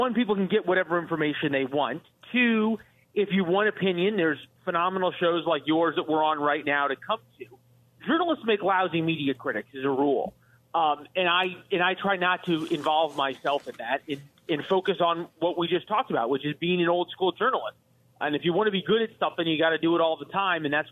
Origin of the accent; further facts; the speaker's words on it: Missouri, United States; also born or lived in Illinois / Iowa / Arkansas / Georgia; I grew up in Missouri, but I spent a lot of time in Illinois, Iowa, Arkansas, a little bit of time in Tennessee growing up, a lot of time in Georgia.